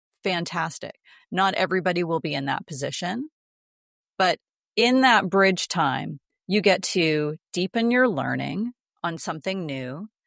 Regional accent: Canada; moved away as an adult; I was born in Canada, and lived there for my first 20 years.

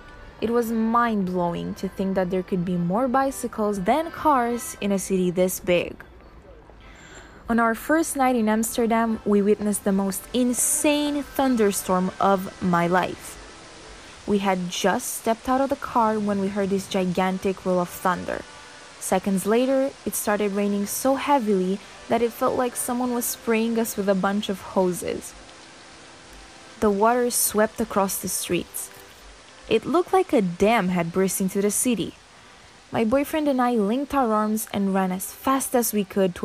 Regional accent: Romania; "I'm from Romania," I told him.

